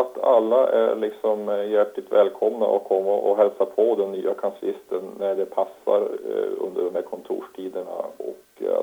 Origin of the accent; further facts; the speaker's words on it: Norsjö, Västerbotten County, Sweden; also born or lived in Malå / Skellefteå / Södertälje; now in Härnösand, Sweden; Jag är född i Västerbottens inland i en liten kommun som heter Malå och uppvuxen i en litet större kommun som heter Norsjö. Och sen så via Skellefteå och Södertälje så hamnade jag i Härnösand 2015.